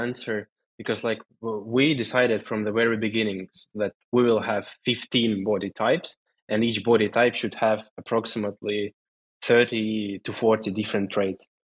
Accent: Estonia; I'm Estonian.

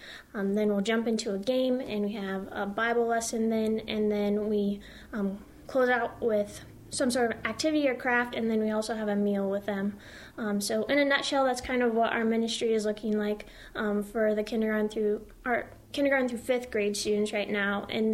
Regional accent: Pella, Iowa, United States; now in Knoxville, United States; I'm originally from Pella, but now I'm working here in Knoxville

